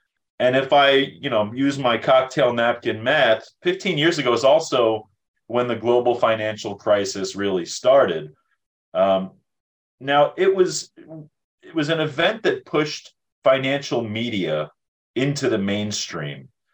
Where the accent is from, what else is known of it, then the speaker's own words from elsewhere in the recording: Amityville, New York, United States; I'm from the South Shore. I'm from Amityville, okay. Which is, I know you're proud of your Nassau County brethren. I'm right on the border. I literally grew up on County Line Road.